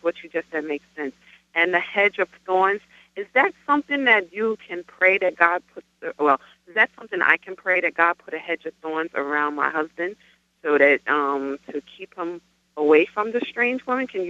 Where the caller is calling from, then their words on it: New Jersey, United States; I'm calling from New Jersey.